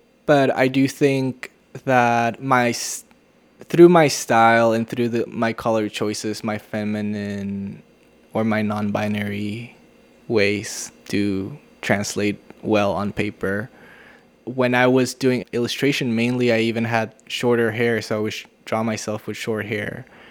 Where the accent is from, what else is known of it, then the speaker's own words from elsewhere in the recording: Tijuana, Baja California, Mexico; And of course, Tijuana being my hometown